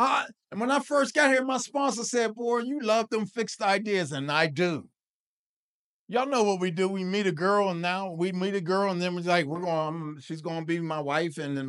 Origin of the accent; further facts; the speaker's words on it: Pittsburgh, Pennsylvania, United States; So, like I said, I come from Pittsburgh, the South Side, and Beltsuver.